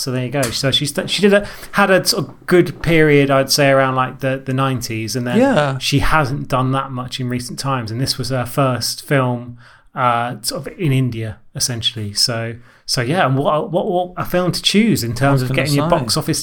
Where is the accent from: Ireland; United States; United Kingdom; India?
United Kingdom; And being a British podcast with three British men, it's quite sobering to see this and think, oh yeah, that's part of our heritage.